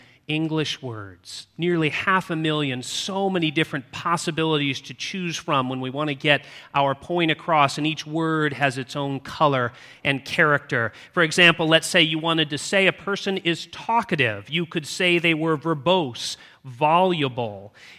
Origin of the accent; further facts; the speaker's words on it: California, United States; As a Californian, I didn't think I could get away with using